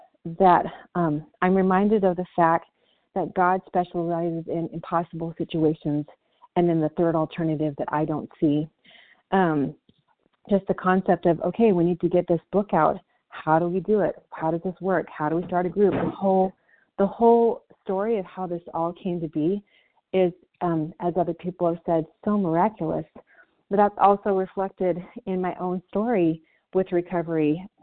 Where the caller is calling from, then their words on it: Michigan, United States; I'm calling from Michigan.